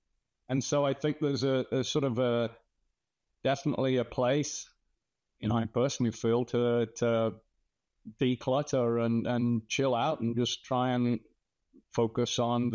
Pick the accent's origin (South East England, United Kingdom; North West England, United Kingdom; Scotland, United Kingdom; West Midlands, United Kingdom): West Midlands, United Kingdom; Birmingham; I grew up in Birmingham.